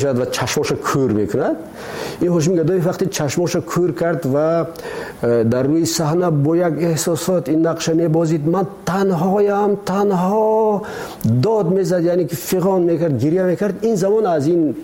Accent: Tajikistan; ما تاجیک هستیم. همین است وطنی ما

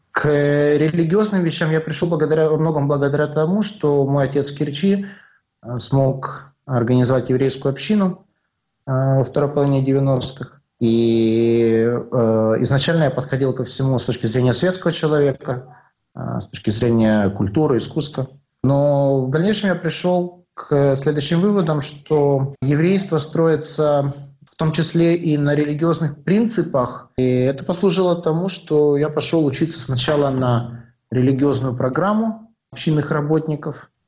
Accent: Orenburg, Orenburg Oblast, Russia; born there; На самом деле я родился в России, на Южном Урале, в городе Оренбурге. И первые несколько лет своей жизни я жил еще во времена Советского Союза, в Российской Федерации.

